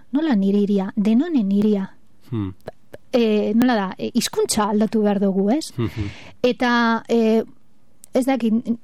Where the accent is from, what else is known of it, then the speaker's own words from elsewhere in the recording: Basque Country, Spain; Ni euskalduna naiz.